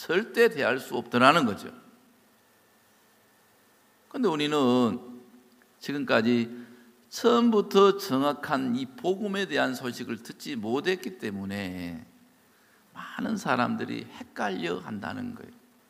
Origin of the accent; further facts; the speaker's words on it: Gokseong, South Jeolla, South Korea; 저는 사실 발음을 잘 못합니다. 왜냐하면 저는 이제 전라도 전라남도 곡성이 고향입니다. 근데 제가 이제 발음이 이제 별로 안 좋아요.